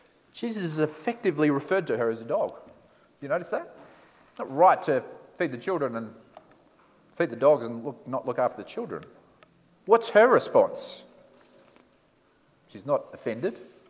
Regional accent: Sydney, New South Wales, Australia; I'm from Sydney. Family's there. I've got a brother who lives in Sydney.

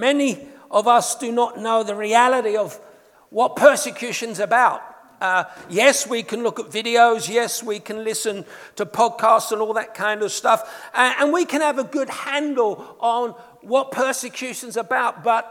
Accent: England, United Kingdom; accent: English; now in New Zealand; as you might tell with my accent, I'm a POM. I've been living in New Zealand for the last 20-odd years.

